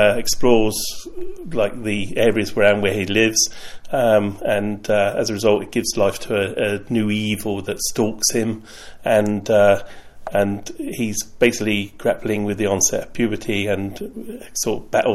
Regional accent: Portsmouth, South East England, United Kingdom; I grew up in Stampshaw, lived there from... shortly after I was born, right up till I was about 16 years old, and explored all around places like Flathouse Quay, Clarence Pier

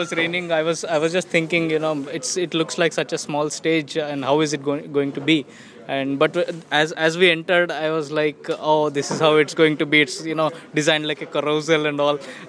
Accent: India; English is a second language; now in Milton Keynes, United Kingdom; I am from India, but I live and work here in Milton Keynes.

